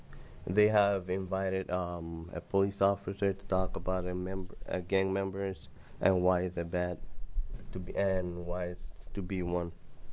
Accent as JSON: {"language": "English", "region": "Nairobi", "country": "Kenya", "second_language": "English", "said": "I'm from Nairobi, Kenya, and I graduated from Madison High School last summer."}